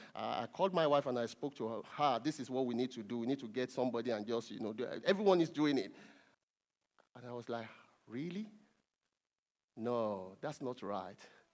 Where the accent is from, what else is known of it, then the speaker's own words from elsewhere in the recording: Nigeria; moved away as an adult; I've worked for a few years in my home country, Nigeria, and then I moved to another country.